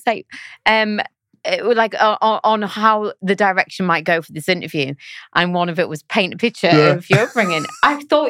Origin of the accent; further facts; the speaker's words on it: Gateshead, North East England, United Kingdom; I was born in Gateshead in a council estate, and I had a relatively normal upbringing, and I always wanted to be a pop star.